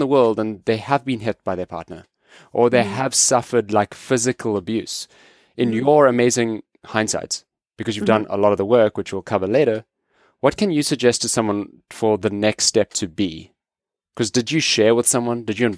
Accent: South Africa; You know, like I come from South Africa, which is not a safe country at all.

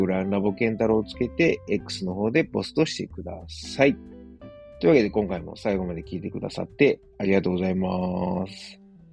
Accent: Osaka, Japan; 自分の実家であるですね、高麗川あずま家、はい、親父とおかんがやってる、大阪高麗川いうところでね、やってる

